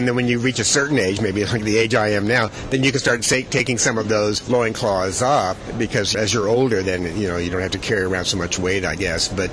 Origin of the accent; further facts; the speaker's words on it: Iowa, United States; now in Yap, Micronesia; I've lived there actually for 46 years, even though I'm originally from Iowa, and I have seen some change in that 46 years